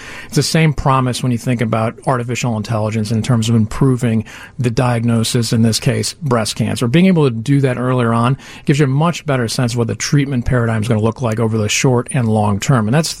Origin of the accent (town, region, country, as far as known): Chicago, Illinois, United States; born or raised there; also born or lived in Boston; now in New Jersey, United States